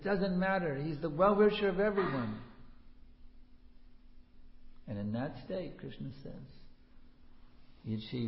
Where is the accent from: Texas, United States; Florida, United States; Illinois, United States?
Texas, United States; It's like, I come from Texas, and we have these huge hurricanes. They come on the Gulf of Mexico, humongous storms.